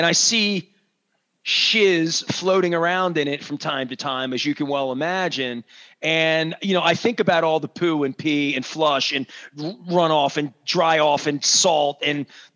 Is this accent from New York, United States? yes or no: no; Dundalk, Maryland, United States; I mean, I grew up in Dundalk. My parents would always tell me, for better or worse, we would always smell the Back River plant.